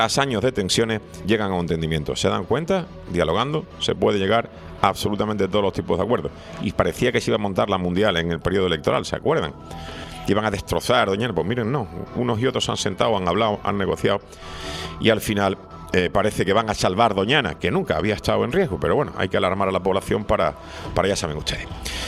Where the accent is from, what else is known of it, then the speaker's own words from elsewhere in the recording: Spain; Al final, somos los españoles los que vamos a tener que pagar la deuda.